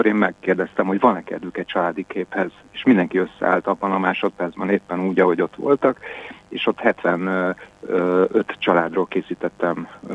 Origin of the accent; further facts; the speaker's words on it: Budapest, Hungary; Én a 9. kerületben nőttem fel, nem túl jó környéken, amikor én ott gyerek voltam 1972-ben